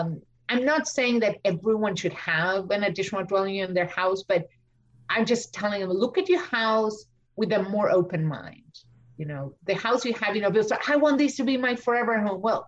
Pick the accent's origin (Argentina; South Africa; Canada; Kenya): Argentina; English is a second language; now in United States; Now, I know I'm an immigrant. I'm from Argentina. English is my second language.